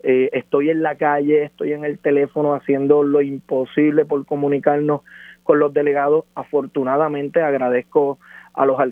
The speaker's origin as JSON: {"language": "Spanish", "country": "Puerto Rico", "said": "pero sobre eso soy un puertorriqueño preocupado por el país"}